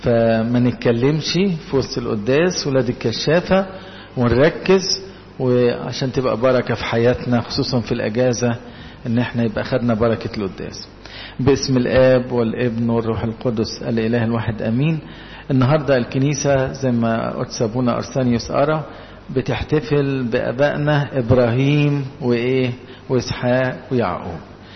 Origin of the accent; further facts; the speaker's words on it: Egypt; يبقى انا صحيح مصري من مصر